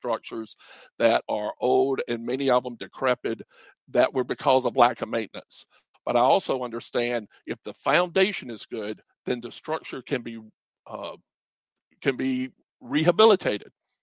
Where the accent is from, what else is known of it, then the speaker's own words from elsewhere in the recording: South Carolina, United States; I grew up here in South Carolina on a farm, and I grew up at a time when Jim Crow was still in place.